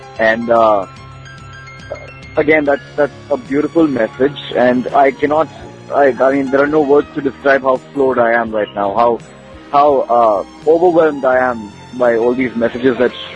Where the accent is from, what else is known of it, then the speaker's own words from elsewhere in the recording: Mumbai, Maharashtra, India; I grew up in Bombay.